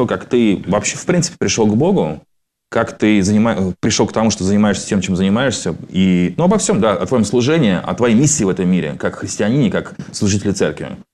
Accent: Saint Petersburg, Russia; born there; Мы с тобой ровесники, на самом-то деле, да, мне тоже будет в этом году 39 лет. У нас тоже, у меня тоже есть дети. Я тоже родился в Ленинграде.

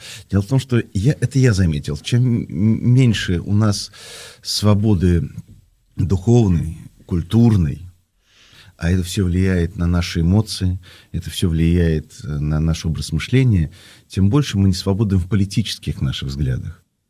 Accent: Moscow, Russia; мы интеллигентные москвичи с вами

